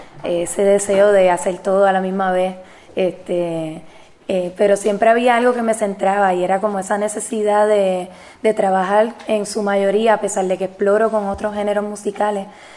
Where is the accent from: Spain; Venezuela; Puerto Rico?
Puerto Rico; nuestra historia musical como puertorriqueño.